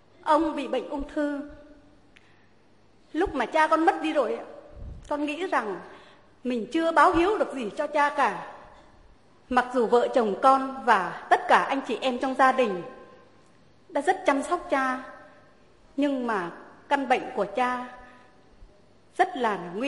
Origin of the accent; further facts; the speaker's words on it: Nghệ An, Vietnam; now in Pleiku, Vietnam; Vợ chồng con sinh ra và lớn lên tại tỉnh Nghệ An, một miền quê mà chịu một cái nóng rất là khắc nghiệt mỗi khi mùa hè đến